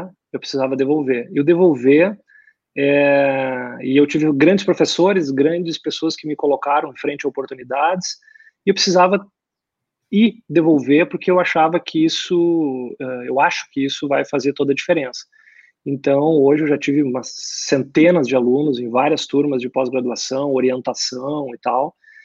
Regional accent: Santo Ângelo, Rio Grande do Sul, Brazil; now in Porto Alegre, Brazil; Porque quando eu venho de Santo Ângelo para cá, eu não conseguia pagar uma faculdade em Porto Alegre, uma PUC.

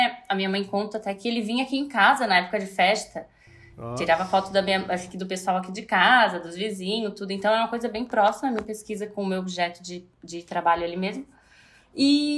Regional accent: Florianópolis, Santa Catarina, Brazil; A gente é aqui do Campeche. É família daqui, sempre foi daqui.

